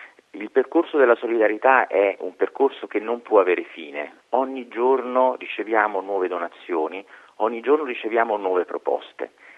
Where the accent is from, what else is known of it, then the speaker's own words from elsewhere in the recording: Naples, Campania, Italy; e da napoletano orgoglioso quale sono